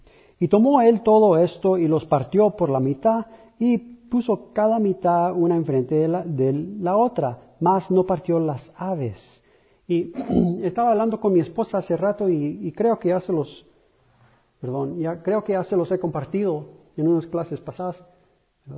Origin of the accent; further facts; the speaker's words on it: Texas, United States; Spanish is a second language; also born or lived in Florida; Mi mamá, pues vivíamos en Florida. Mi mamá se movió para atrás, para Texas, para estar con su familia. Y yo no sabía nada de español, de 4 años.